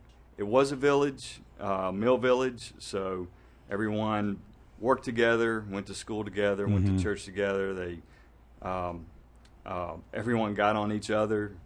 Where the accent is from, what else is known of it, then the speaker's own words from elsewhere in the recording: Saxapahaw, North Carolina, United States; And then, so my father grew up in Saxbahaw and I grew up in Saxbahaw.